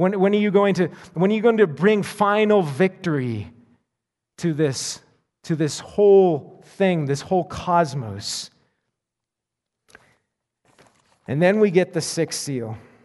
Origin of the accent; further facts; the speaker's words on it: Nova Scotia, Canada; A number of years ago, I grew up in Nova Scotia.